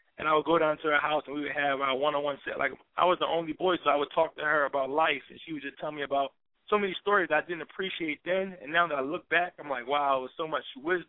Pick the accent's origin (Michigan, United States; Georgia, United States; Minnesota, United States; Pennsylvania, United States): Pennsylvania, United States; Philadelphia; I'm from Philadelphia, as you mentioned before. You know, I grew up in North Philadelphia, which is one of probably the worst parts of Philadelphia.